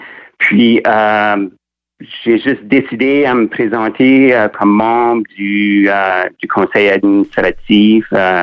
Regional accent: Bathurst, New Brunswick, Canada; now in Halifax, Canada; Je suis originaire de Bathurst, du Nouveau-Brunswick. Ça fait une vingtaine d'années que j'habite à Halifax, dans la municipalité.

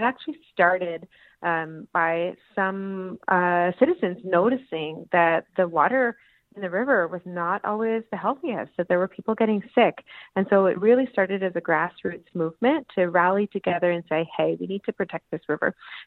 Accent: New Brunswick, Canada; I grew up on Silver Lake, so close, of course, to the Tantramar Marshes, the Bay of Fundy, the Northumberland Strait.

